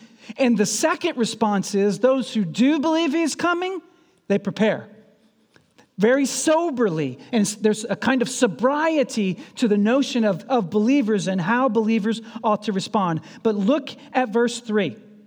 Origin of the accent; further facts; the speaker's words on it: Kentucky, United States; I'm from Kentucky. I went to visit my mom, and my son, oldest son, David, and I stopped in.